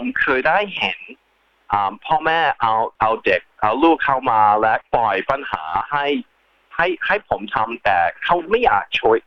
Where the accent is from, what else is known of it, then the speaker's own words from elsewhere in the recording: Australia; ผมเป็นคนออสเตรเลียจริงๆผมเกิดที่ออสเตรเลีย